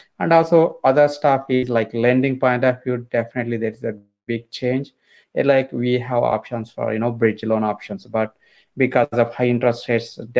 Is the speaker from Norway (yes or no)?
no; India; moved away as an adult; now in United States; So basically, I'm born and brought up in India, and I did my engineering in India. Worked a couple of years. I came to US in 2007.